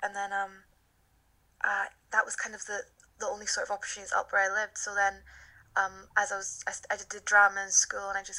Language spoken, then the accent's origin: English; Forres, Scotland, United Kingdom; I grew up in Forres, and there's not really, there wasn't like a ton of stuff to do around there